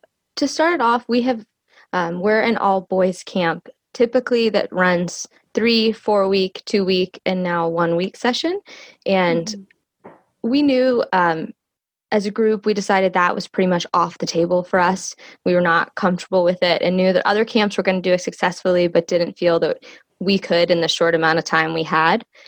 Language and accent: English; Brevard, North Carolina, United States; And so I grew up in Brevard, North Carolina, where I currently work